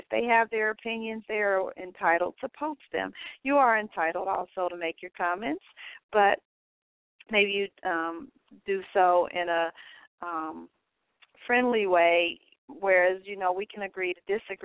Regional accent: Kansas City, Missouri, United States; I'm from Kansas City, as most of you know

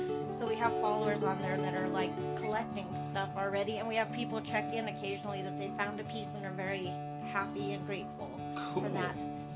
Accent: Santa Fe, New Mexico, United States; and I'm from Santa Fe, and you know, going down Canyon Road was like a big influence on me

